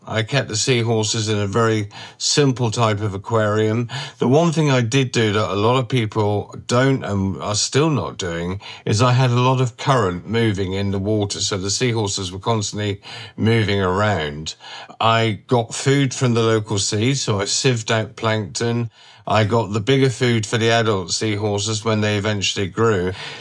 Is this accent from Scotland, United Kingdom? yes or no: no; South West England, United Kingdom; also born or lived in Malta; I was born and brought up in Devon in England, but I also spent 10 years of my young days in Malta in the Mediterranean